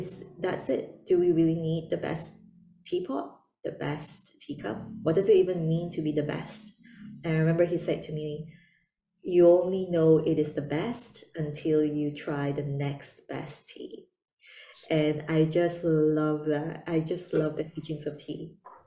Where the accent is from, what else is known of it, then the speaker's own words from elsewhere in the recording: China; the traditional way when I was growing up in China, in my Chinese household, is Gong Fu tea.